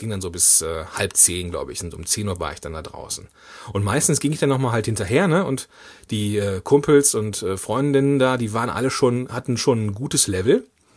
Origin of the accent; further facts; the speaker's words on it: Moers, North Rhine-Westphalia, Germany; Ich komme ja ursprünglich aus Moers am Niederrhein. Das ist in der Nähe von Duisburg.